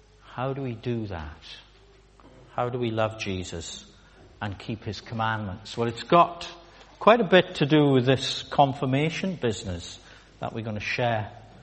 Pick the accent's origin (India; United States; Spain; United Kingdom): United Kingdom; Swansea, Wales; I'm not Scottish. Welsh. I'm Welsh, okay? I was born in Swansea, hence my support.